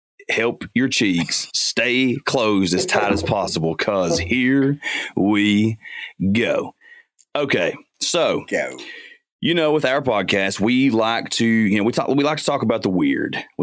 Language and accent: English; Appalachia, United States; You know, we're Appalachian boys. We were born and grew up in central Appalachia, and it is a weird, weird, weird part of the world.